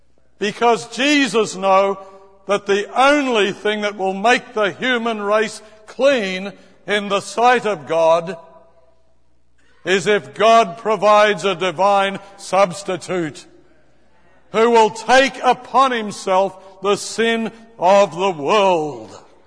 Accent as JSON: {"language": "English", "country": "Australia", "said": "Go ahead, sister. I'm an Australian."}